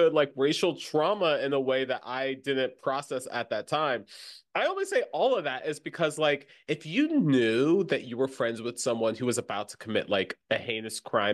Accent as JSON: {"language": "English", "region": "Florida", "country": "United States", "tie": "born or raised there", "said": "Like, I remember specifically like growing up in Florida and telling people I was half Black and half Puerto Rican"}